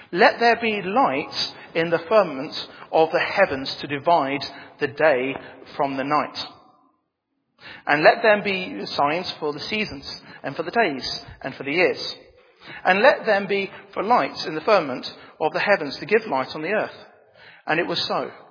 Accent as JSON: {"language": "English", "country": "Bangladesh", "tie": "born or raised there", "moved": "yes", "said": "I grew up in Bangladesh. And when you grow up in Bangladesh, the one thing you realize is seasons work differently to the ones over here. I had to learn a whole new system of seasons when I came to this country."}